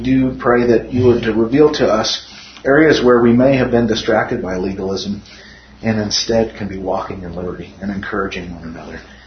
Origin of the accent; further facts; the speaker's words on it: Nevada, United States; because I grew up in Nevada.